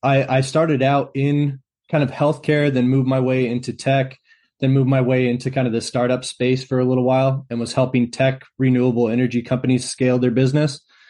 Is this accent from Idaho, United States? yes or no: yes; Idaho, United States; And then I'm from Idaho, North Idaho.